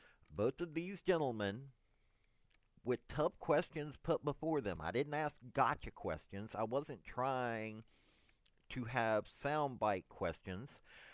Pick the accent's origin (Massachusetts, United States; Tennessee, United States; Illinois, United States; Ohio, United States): Tennessee, United States; It's not because he's from Alabama. I'm from Tennessee.